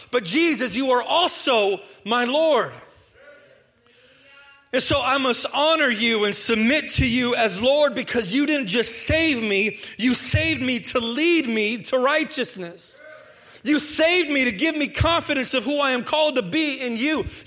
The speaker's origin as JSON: {"language": "English", "town": "The Woodlands", "region": "Texas", "country": "United States", "tie": "born or raised there", "said": "I grew up near the Woodlands."}